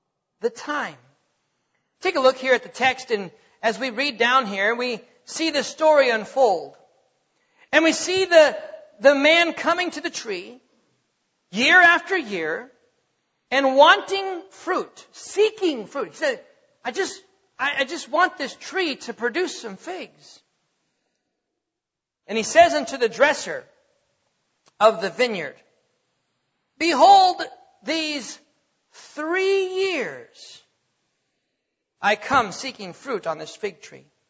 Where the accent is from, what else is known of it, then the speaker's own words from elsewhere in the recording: North Dakota, United States; But I grew up in North Dakota, praise God.